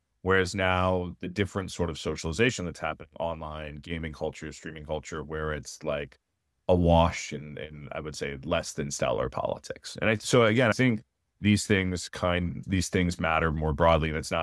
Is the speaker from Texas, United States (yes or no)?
yes; Austin, Texas, United States; I grew up in Austin, huge Austin, Texas, like a big live music scene. I liked going to punk shows.